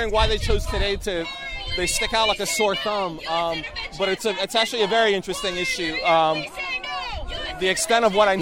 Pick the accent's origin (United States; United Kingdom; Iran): Iran; Yeah, full disclosure, yes. I'm from Iran.